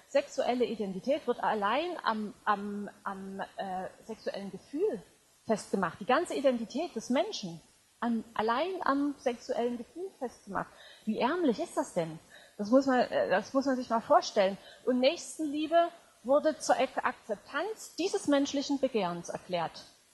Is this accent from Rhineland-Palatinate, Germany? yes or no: no; Dresden, Saxony, Germany; Und ich stamme aus Dresden.